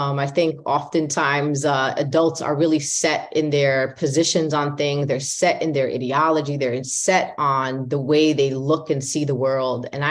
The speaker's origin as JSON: {"language": "English", "town": "Brooklyn", "region": "New York", "country": "United States", "tie": "born or raised there", "accent": "New York", "said": "raised Brooklynite from New York. That's a very, very important part of my identity and explains my nice heavy accent from New York. And I am a Palestinian Muslim American, a daughter of immigrants"}